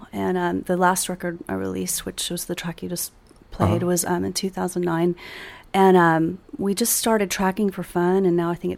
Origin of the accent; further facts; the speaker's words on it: Houston, Texas, United States; I'm from Houston. Yeah. She's still there.